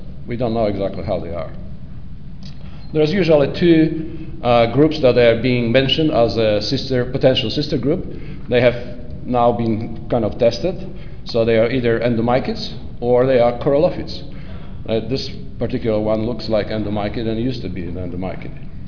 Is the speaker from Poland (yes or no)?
yes; Poland; including my own country, where I come from Poland.